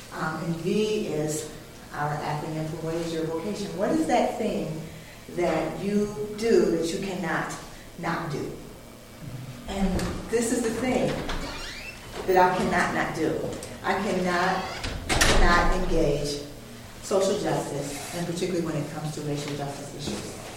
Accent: Rock Island, Illinois, United States; I am from Illinois, Rock Island, Illinois.

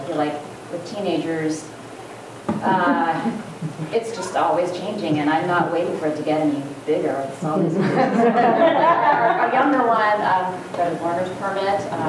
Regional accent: Mount Vernon, Washington, United States; I'm from Mount Vernon, Washington.

